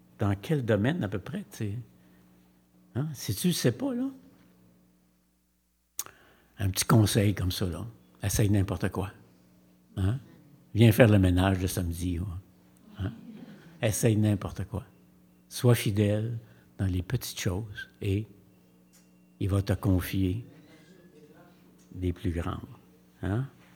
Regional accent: Drummondville, Quebec, Canada; Moi, je viens de Drummondville. Là. Les Anglais, t'es compte sur la main. J'ai jamais dit un mot en anglais.

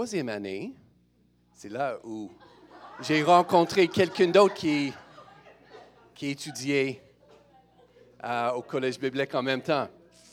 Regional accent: Manitoba, Canada; also born or lived in Saskatchewan; Et puis, on a déménagé là. Au Manitoba. Donc, commencé en Saskatchewan, puis j'ai grandi au Manitoba.

